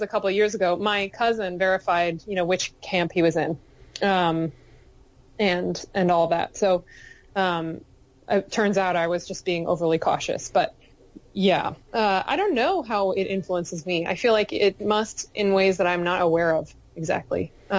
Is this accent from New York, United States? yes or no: yes; Mount Kisco, New York, United States; born there; I am, yeah. I was born in Mount Kisco, New York.